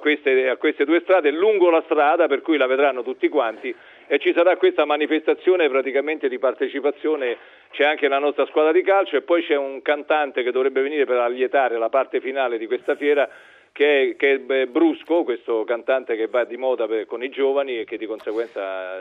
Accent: Rome, Lazio, Italy; io sono romano e vengo da Roma, abito a Roma, ho ancora una casa a Roma

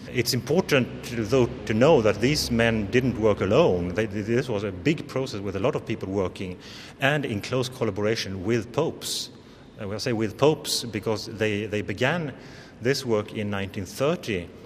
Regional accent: Sweden; now in Italy; I come from Sweden, I studied here.

